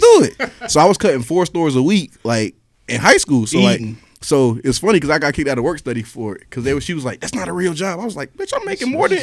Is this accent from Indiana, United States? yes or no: no; Raleigh, North Carolina, United States; now in Atlanta, United States; I'm from North Carolina originally. I'm from Raleigh. But I mean, I've been in Atlanta since 2003.